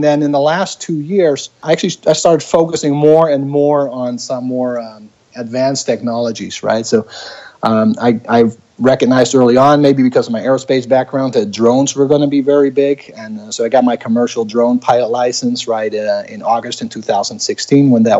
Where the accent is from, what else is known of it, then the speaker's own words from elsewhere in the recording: Netherlands; English is a second language; moved away as an adult; I was born and I grew up in the Netherlands. I lived there until about 2004.